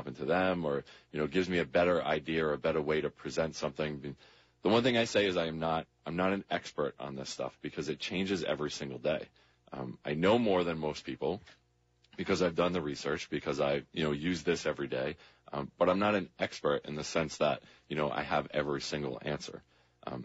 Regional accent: Woonsocket, Rhode Island, United States; I grew up in Woonsocket, Rhode Island, and I reached out to my old athletic director

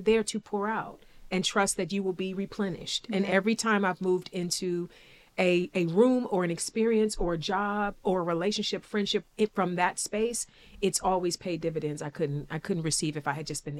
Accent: East Cleveland, Ohio, United States; I'm a kid from East Cleveland. I come from a single parent home.

